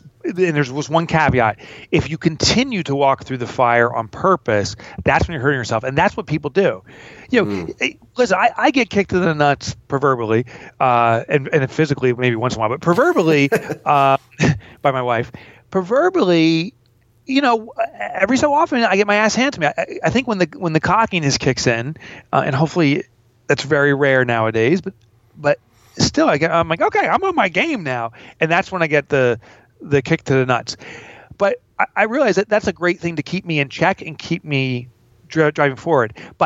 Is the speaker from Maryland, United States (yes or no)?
no; New York, United States; And I'm from the New York area.